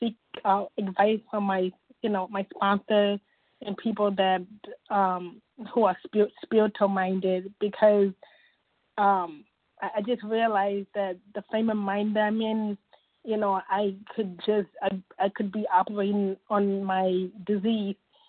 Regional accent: Ohio, United States; I'm from Ohio.

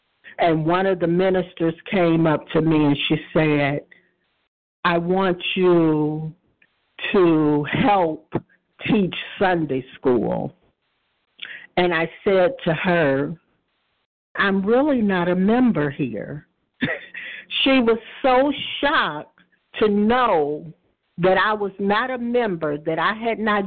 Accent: Michigan, United States; from Michigan, a grateful, compulsive overeater.

